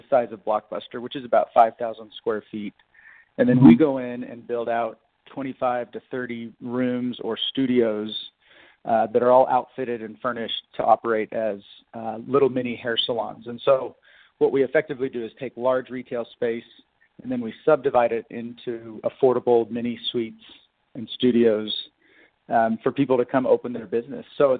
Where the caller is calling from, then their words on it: Salt Lake City, Utah, United States; Snowy Salt Lake City right now, where it's about 24 degrees outside.